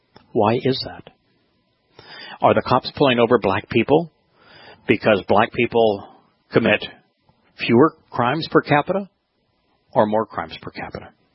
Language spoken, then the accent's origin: English; Los Angeles, California, United States; I grew up in Los Angeles area, so the 49ers are from the land of fruits and nuts up there in Northern California.